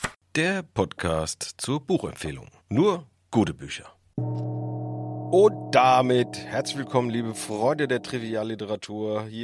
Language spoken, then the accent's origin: German; Frankfurt, Hesse, Germany; Außerdem bin ich mit in Frankfurt-Bergersheim aufgewachsen. Und dieser Stadtteil, der kleinste von Frankfurt ist, und nur knapp 2.500 Einwohner oder sowas hat